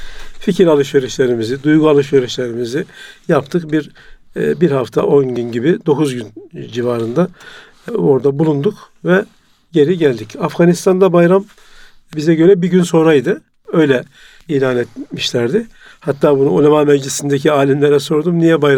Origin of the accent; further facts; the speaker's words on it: Konya, Turkey; İşte bizim tabii Konya ile de irtibatımız var. Konyalıyız aynı zamanda.